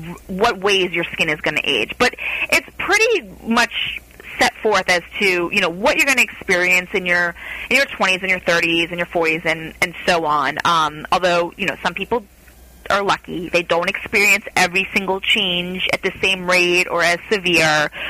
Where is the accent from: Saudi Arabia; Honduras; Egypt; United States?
United States; Florida; I'm from Florida and born and raised, and you know, a lot of Floridians just don't feel like they need to bake in the sun all the time.